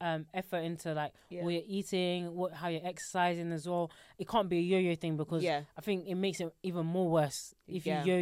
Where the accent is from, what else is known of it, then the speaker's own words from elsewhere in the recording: London, United Kingdom; To be fair, I used to run like around Finsbury Park because I grew up in Finsbury Park.